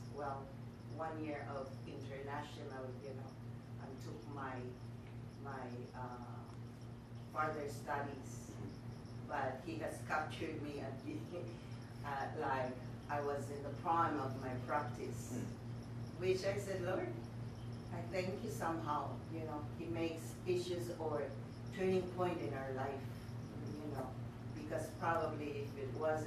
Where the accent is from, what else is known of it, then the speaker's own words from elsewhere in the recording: Philippines; born there; moved away as an adult; I was born in Philippines.